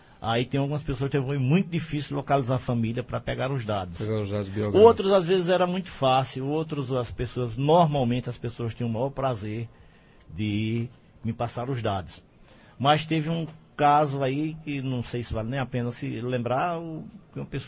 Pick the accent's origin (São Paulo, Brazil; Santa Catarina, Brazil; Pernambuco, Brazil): Pernambuco, Brazil; Afogados da Ingazeira; eu sou aqui de Afogados e queria deixar uma contribuição para a minha cidade